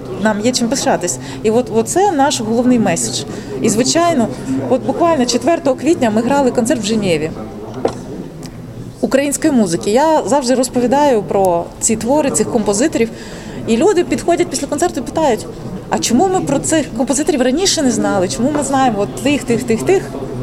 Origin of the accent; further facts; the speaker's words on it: Kharkiv, Kharkiv Oblast, Ukraine; я народилась і прожила 16 років в Харкові, і вважаю, що це моє рідне місто.